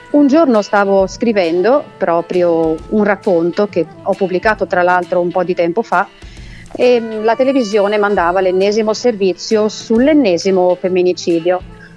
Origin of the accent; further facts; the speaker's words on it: Mantua, Lombardy, Italy; now in Treviso, Italy; Io sono di Mantova in realtà.